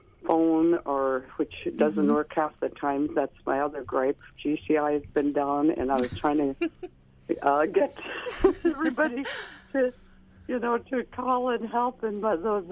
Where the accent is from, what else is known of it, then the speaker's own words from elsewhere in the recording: Bethel, Alaska, United States; I was born and raised here in Bethel, lived here all my life